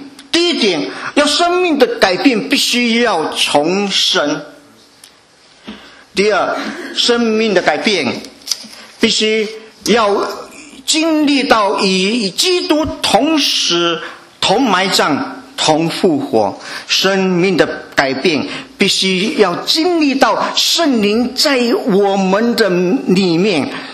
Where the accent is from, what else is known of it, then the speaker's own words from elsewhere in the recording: China; 我们中国人的风俗习惯，一年结束的时候，我们将会来一个大扫除。